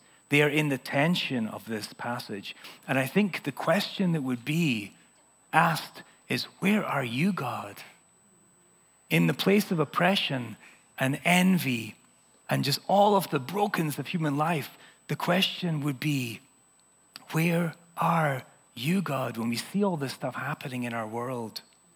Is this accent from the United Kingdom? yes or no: yes; United Kingdom; I realized this growing up in Britain